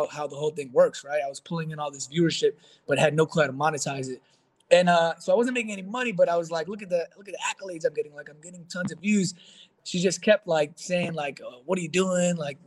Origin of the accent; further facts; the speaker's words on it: Queens, New York, United States; Born and raised in Queens, New York.